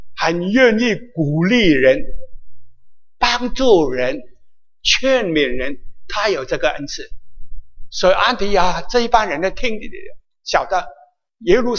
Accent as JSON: {"language": "Chinese", "region": "Guangdong", "country": "China", "said": "我们广东人呢，真可怕"}